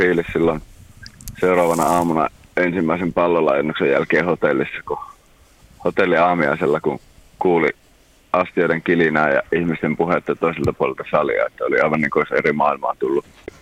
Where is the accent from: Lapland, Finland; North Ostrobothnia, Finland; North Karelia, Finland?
North Ostrobothnia, Finland; Raahe; Mä oon Raahesta lähtöisin ja oon soitellut musaa lapsesta asti